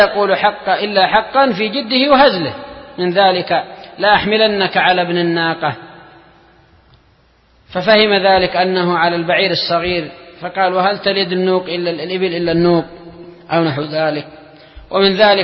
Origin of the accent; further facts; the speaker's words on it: Yemen; عندنا في اليمن هذا موجود